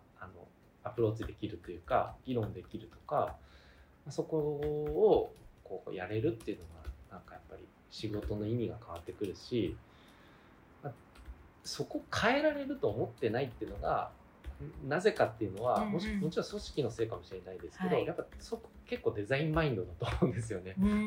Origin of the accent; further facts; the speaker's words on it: Yamagata, Japan; さっきお話ししてた山形県の出身なんで